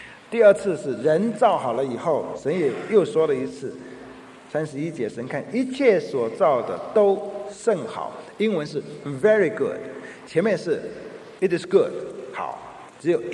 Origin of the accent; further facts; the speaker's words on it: China; 我们中国人很能够接受这个概念